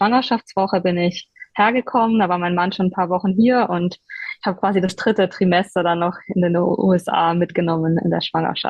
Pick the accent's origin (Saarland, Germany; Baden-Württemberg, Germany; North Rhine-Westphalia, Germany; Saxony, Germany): Baden-Württemberg, Germany; Stuttgart; accent: Swabian; now in United States; Ich komme aus Stuttgart.